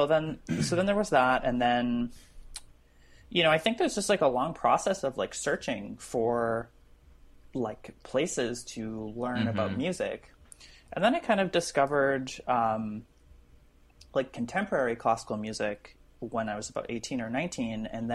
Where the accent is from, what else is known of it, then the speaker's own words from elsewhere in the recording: Saskatoon, Saskatchewan, Canada; I grew up in Saskatchewan, which is in Saskatoon, which is not exactly like, you know, the mecca for weirdo musicians to get to learn about more about music.